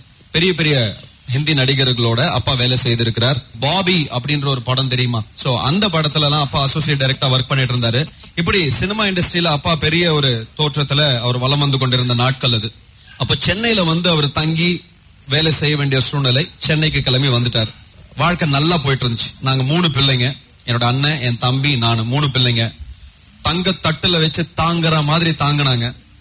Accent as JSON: {"language": "Tamil", "town": "Kota", "region": "Rajasthan", "country": "India", "tie": "born or raised there", "said": "என்னுடைய சொந்த ஊர் ராஜஸ்தான், கோட்டா என்ற பகுதியை சேர்ந்தவன். எங்களை வந்து ராஜபுத்திர வம்சத்தை சேர்ந்தவர்கள் அப்படின்னு சொல்லுவாங்க, ராஜ்புத் அப்படின்னு சொல்லுவாங்க."}